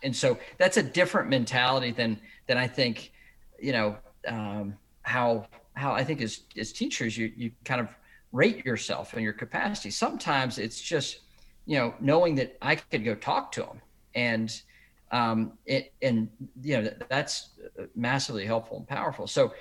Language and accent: English; North Carolina, United States; And so, I'm born and bred in Gaston County and grateful for my experience at Ashbrook.